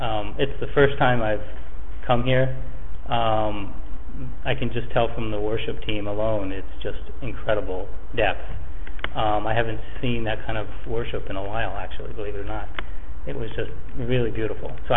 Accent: United States; born there; I've been exposed to Christianity since I'm a child because I was born in America.

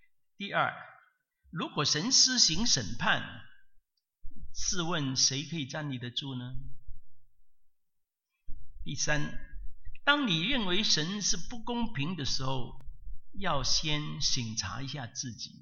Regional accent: China; 我们中国人有说一句话，说善有善报，恶有恶报，若是不报，时候没到

